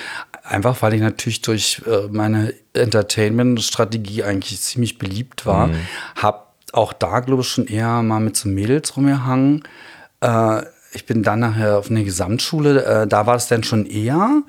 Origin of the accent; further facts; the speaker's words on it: Berlin, Germany; ich bin in Haselhorst groß geworden.